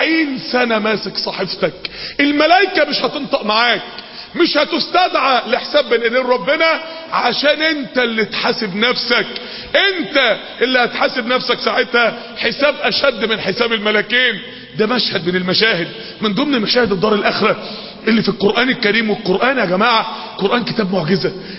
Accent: Mansoura, Dakahlia, Egypt; وانا طفل صغير زمان، معرفش بقى من سنين طويلة قد ايه، وانا طفل صغير كان في المنصورة في اتوبيسات كده

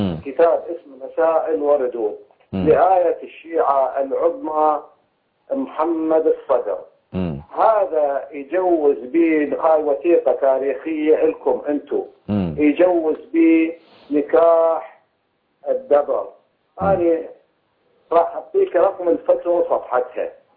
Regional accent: Iraq; والله الأمة منصورة يا أخي، إحنا من العراق

